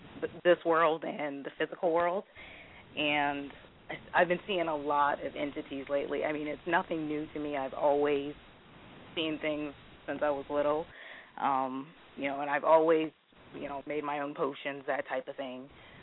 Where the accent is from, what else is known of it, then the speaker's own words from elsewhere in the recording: Charleston, South Carolina, United States; I'm originally from Charleston, and my family is big into root work